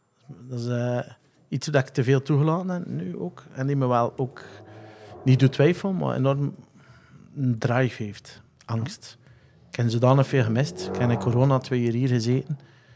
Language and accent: Dutch; Waregem, Flanders, Belgium; Nee, dat was in Warhem.